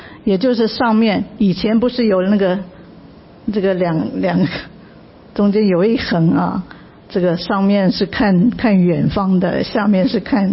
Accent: Taiwan; also born or lived in United Kingdom; 比如说我是台湾长大的，我到了英国去，我可以讲英文跟他们沟通

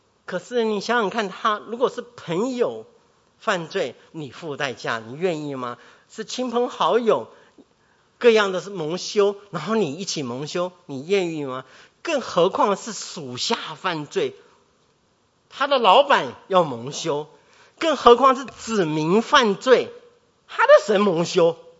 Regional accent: China; 我们中国人不觉得我们比以色列人聪明吗？

